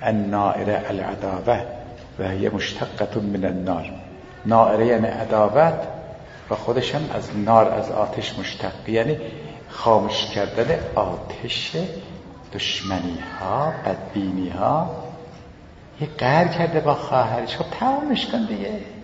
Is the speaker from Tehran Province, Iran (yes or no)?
no; Bahar, Hamadan, Iran; گفتم اهل همدانم. از خودش اطرافش گفتم از بهارم.